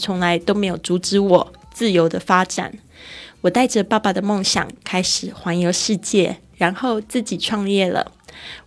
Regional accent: Kaohsiung, Taiwan; 我来自台湾高雄，一个美丽靠近海港的地方。

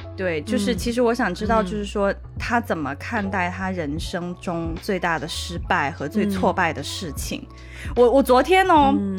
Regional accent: Shenzhen, Guangdong, China; 我就说我是深圳人嘛

